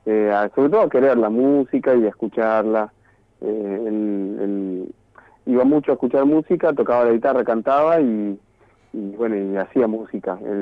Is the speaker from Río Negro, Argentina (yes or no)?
yes; Cipolletti, Río Negro, Argentina; also born or lived in Coronel Dorrego; yo soy venido, digamos, de Cipolletti y de Río Negro, provincia de Río Negro. Nacido en provincia de Buenos Aires, en Coronel Dorrego, pero viví casi siempre ahí en Río Negro.